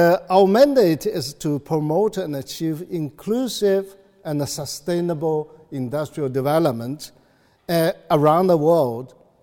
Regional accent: China; English is a second language; Looking at my own personal experience in my home country, China, I have gained the firm conviction

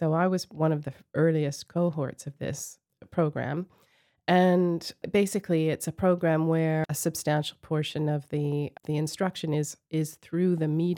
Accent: Ottawa, Ontario, Canada; I was born and raised in Ottawa, Canada. And Ottawa is the capital city of Canada.

